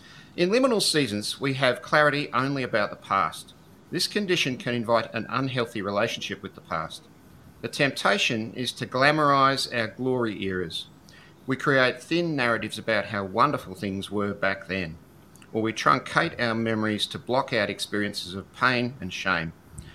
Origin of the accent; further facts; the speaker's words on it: Melbourne, Victoria, Australia; I grew up in Melbourne and I was a very small child when the Westgate Bridge collapsed.